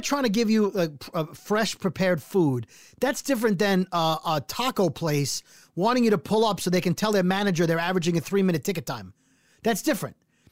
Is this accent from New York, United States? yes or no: yes; New York, United States; The problem is, as a New Yorker, I went, oh yeah, look at that.